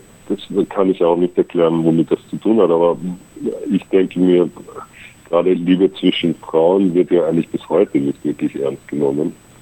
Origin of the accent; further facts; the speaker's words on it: Austria; ich bin ja aus Österreich